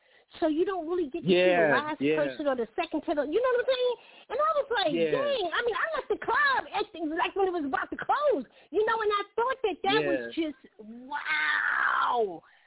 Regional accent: New York, United States; now in Charleston, United States; technically I'm from New York, but I love Charleston. This is where I'm at now, and this is where I'm going to rep.

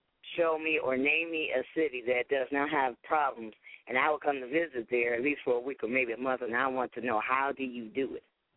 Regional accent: Toledo, Ohio, United States; since I'm from Toledo, Ohio

